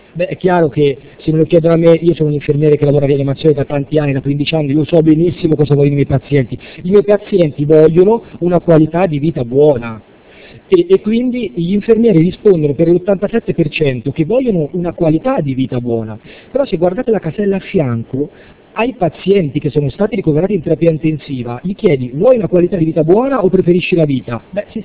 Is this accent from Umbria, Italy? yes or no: yes; Perugia, Umbria, Italy; Io vengo da Perugia, sapete benissimo, è una città molto famosa in questo periodo per il cioccolato.